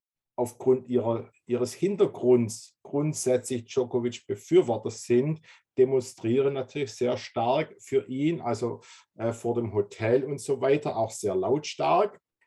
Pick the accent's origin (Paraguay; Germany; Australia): Australia; wir verstehen uns einerseits als Australier, aber wir haben immer 2 Herzen in unserer Brust